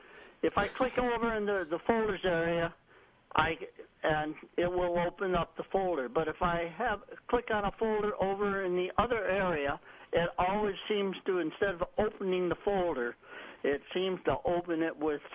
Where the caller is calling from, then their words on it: Hilton, New York, United States; I'm calling from Hilton.